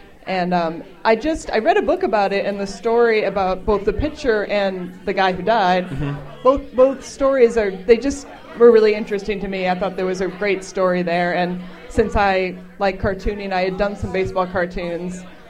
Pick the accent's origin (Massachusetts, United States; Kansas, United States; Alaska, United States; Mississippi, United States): Massachusetts, United States; Boston; I grew up in Boston, so I was a big Red Sox fan when I was a kid, like really young.